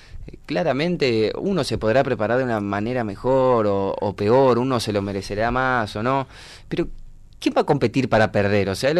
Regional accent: Miguelete, Colonia, Uruguay; De Miguelete, departamento de Colonia, a 70 kilómetros de Colonia, un pueblito que tiene 1000 personas.

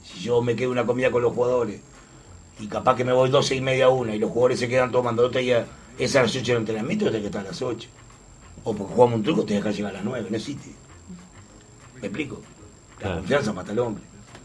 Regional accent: Montevideo, Uruguay; Yo me crié toda la vida en el Cerrito.

